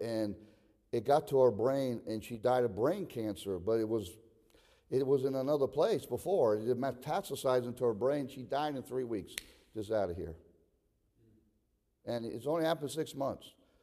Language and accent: English; Israel; I grew up in Israel. Not all my young life, but part of it. I was there during the Yom Kippur War, the Day of Atonement, in 1973.